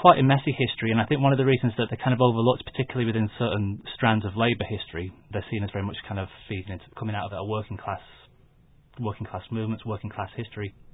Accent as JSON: {"language": "English", "town": "Manchester", "region": "North West England", "country": "United Kingdom", "tie": "born or raised there", "said": "As you say, I grew up in Manchester, but each school holiday we spent back in Ireland."}